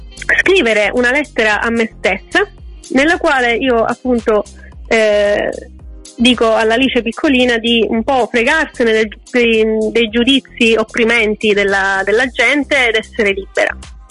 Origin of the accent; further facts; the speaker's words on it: Palermo, Sicily, Italy; Esatto, io sono di Palermo.